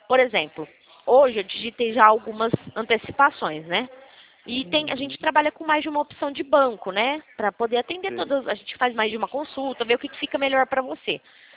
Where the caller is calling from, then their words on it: São Paulo, Brazil; Eu falo aqui do estado de São Paulo.